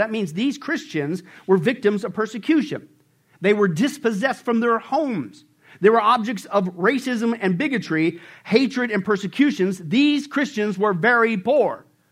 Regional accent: Kansas, United States; I grew up poor in Kansas. We didn't have a lot. But it wasn't that bad.

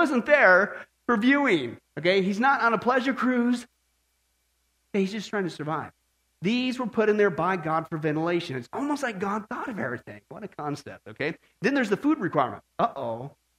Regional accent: Midwest, United States; I was growing up in the Midwest, right?

